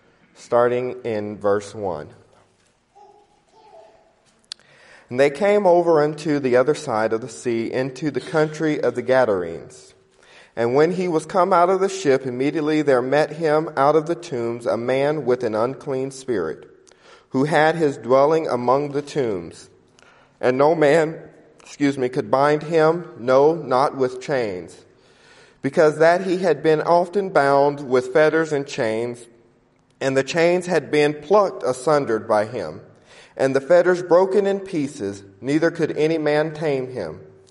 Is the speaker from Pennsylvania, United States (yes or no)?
no; Pacoima, California, United States; from Pacoima, California